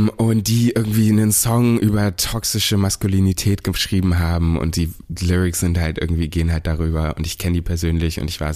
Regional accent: Berlin, Germany; ich eine Community habe hier in Deutschland als Berliner

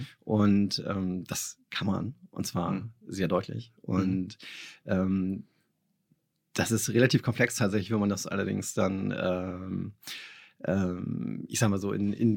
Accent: Kiel, Schleswig-Holstein, Germany; Genau, ich bin Kieler Jung.

